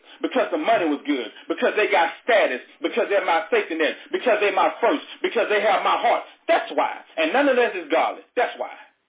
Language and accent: English; Louisiana, United States; In other words, God, it may not be familiar, Utah, because I'm from Louisiana, but if you tell me to go to Utah, Utah is where I go.